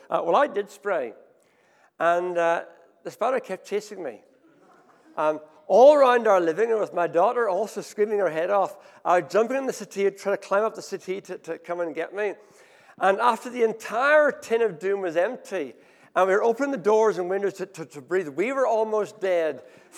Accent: Ethiopia; the like of which I grew up in Ethiopia

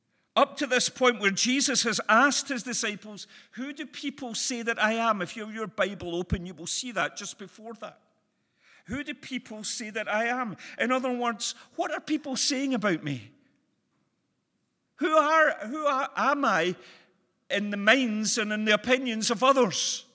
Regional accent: Motherwell, Scotland, United Kingdom; Lanarkshire, I follow one of the smaller teams over that end of the country. Rangers. No. Motherwell, my hometown.

